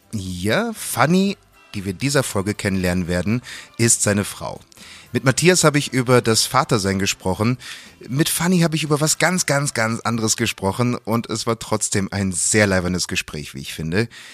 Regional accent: North Rhine-Westphalia, Germany; Ich komme aus dem Ruhrgebiet.

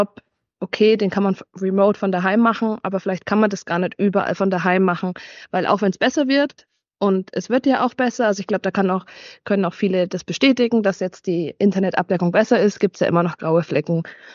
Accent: Bavaria, Germany; ich komme aus Oberfranken, also wir gehören zur Bayerischen Jungbauernschaft

